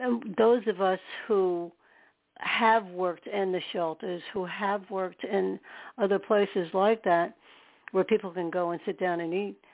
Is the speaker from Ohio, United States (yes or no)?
no; New York, United States; born there; I use that because I was born in New York and I know about the New York systems.